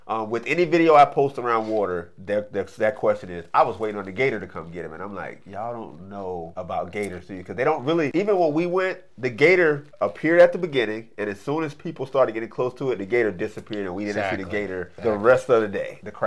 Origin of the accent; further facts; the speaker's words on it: Florida, United States; So growing up in Southwest Florida, I used to go to the Everglades every weekend.